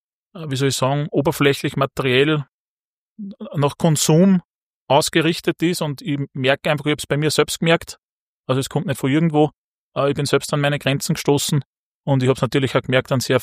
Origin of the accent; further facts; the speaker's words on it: Gunskirchen, Upper Austria, Austria; Ja, also ich komme aus Gunskirchen in der Nähe von Wels und bin dort aufgewachsen und lebe dort seit jetzt 38 Jahren.